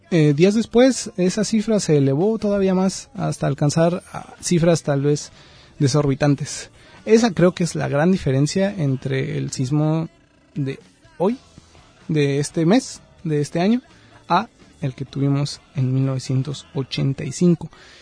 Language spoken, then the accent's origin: Spanish; Mexico City, Mexico; yo vengo de la Ciudad de México.